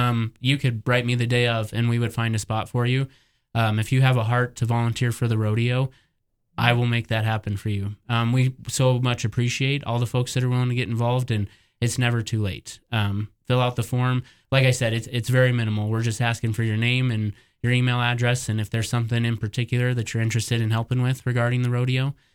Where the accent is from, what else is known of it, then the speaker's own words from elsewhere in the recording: Pinedale, Wyoming, United States; now in Sheridan, United States; I grew up in Pinedale, and before I moved up here